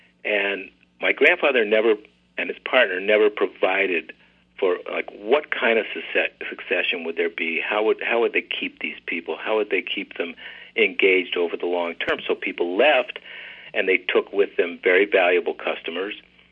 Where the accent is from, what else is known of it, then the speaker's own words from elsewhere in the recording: San Francisco, California, United States; moved away as an adult; now in Martha's Vineyard, United States; No, I grew up in San Francisco.